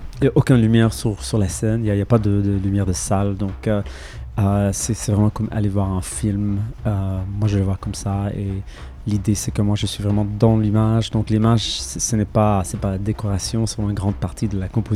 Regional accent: Lebanon; Parce que pour nous en tant que Libanais, on n'a pas le droit d'aller là-bas.

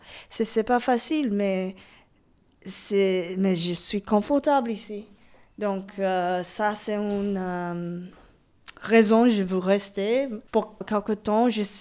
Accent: Los Angeles, California, United States; French is a second language; now in China; Je viens aux États-Unis, à Los Angeles. Mes parents sont nés à Vietnam. Mais sont chinois et moi, je suis née aux États-Unis. Et j'ai habité aux États-Unis

